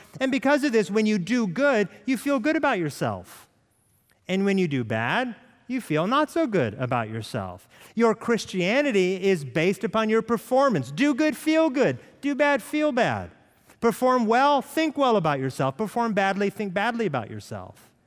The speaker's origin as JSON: {"language": "English", "region": "West Coast", "country": "United States", "said": "I'm from the West Coast, so I have to get over the fact that the mountains are shorter here."}